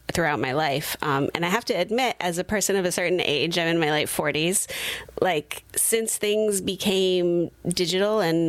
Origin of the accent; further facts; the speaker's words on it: Santa Cruz, California, United States; also born or lived in Portland, United States; I grew up in Santa Cruz. And which, you know, has some similar vibes as Sonoma County, especially in the West. And I moved around a lot in my 20s.